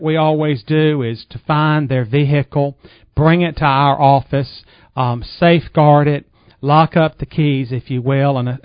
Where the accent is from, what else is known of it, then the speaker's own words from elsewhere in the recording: Morehead City, North Carolina, United States; I'm from Morehead City. Mm-hmm. I was born here down in the hospital where Harborview now is downtown by Dr. Brady